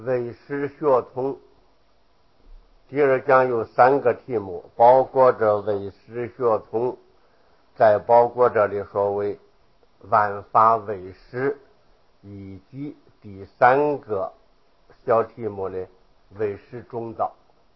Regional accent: Henan, China; accent: northern; 我是河南人，黄河流域的，北方人的口音比较生硬。

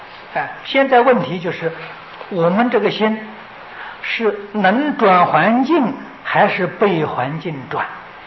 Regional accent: China; 我们中国人讲风水呀

